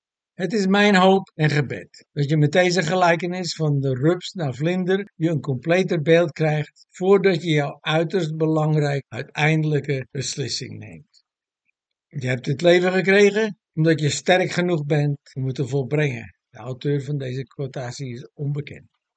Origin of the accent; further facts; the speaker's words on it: Netherlands; Als Nederlanders staan we bekend als kaaskoppen, eigenwijze doordouwers die volharden.